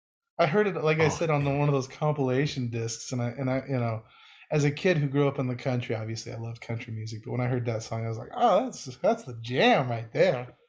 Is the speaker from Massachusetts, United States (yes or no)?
no; Seattle, Washington, United States; but I grew up in Seattle, so I mean, I was a '90s kid